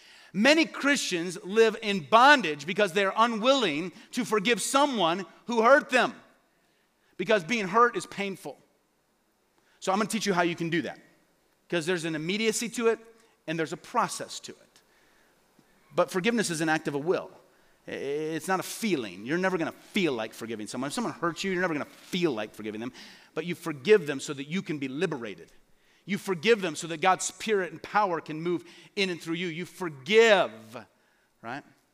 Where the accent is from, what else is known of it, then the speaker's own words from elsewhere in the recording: Peoria, Illinois, United States; I went back to my hometown of Peoria, Illinois to preach at this church one weekend.